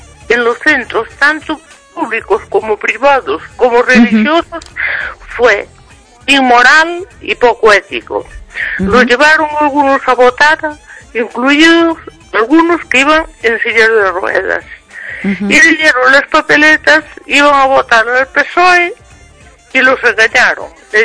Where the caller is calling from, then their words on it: Ourense, Galicia, Spain; de Orense, de la provincia de Orense.